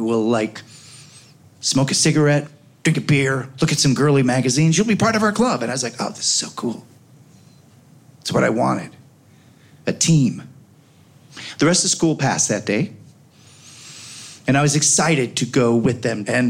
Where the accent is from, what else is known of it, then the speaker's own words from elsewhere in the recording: Oak Park, Illinois, United States; I grew up on Gunderson and Madison in Oak Park.